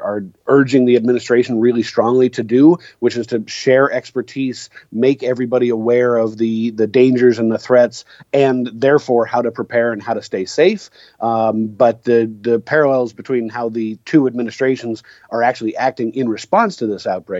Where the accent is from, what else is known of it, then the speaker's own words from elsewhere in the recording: Seattle, Washington, United States; my hometown of Seattle